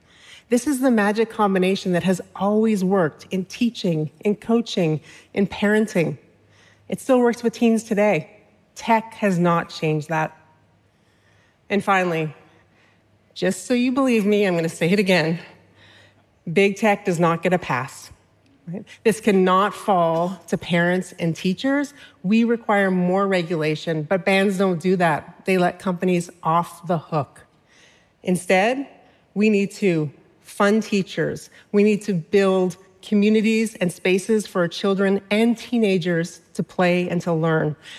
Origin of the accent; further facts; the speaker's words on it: Canada; Did I mention that I'm Canadian and I do not mind taxing the rich?